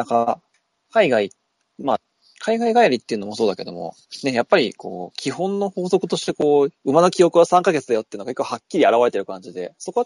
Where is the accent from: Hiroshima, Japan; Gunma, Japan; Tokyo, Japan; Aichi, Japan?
Aichi, Japan; 私の地元、中京競馬場の